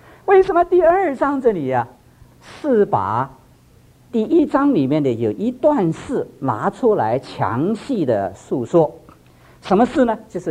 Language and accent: Chinese; China; 我中国人读什么？不如读